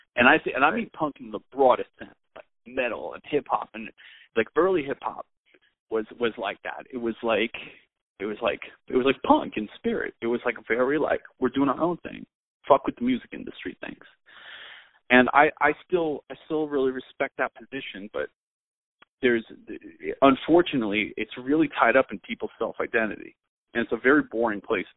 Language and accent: English; United States; I'm an American artist. I got no guilt.